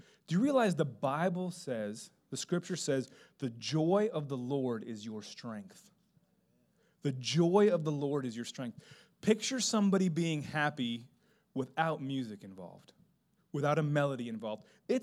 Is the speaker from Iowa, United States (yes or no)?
no; Miami, Florida, United States; I grew up in Miami, so this is for me, this is how I picture it.